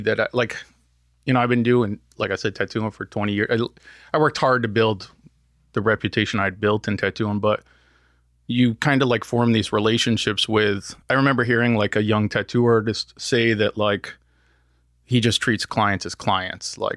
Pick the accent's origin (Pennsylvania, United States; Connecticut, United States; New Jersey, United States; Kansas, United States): Connecticut, United States; Connecticut.